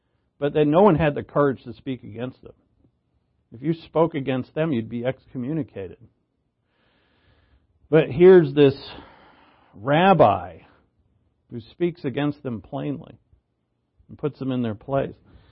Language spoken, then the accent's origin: English; Providence, Rhode Island, United States; born there; I was born in Providence, and I moved to Salem.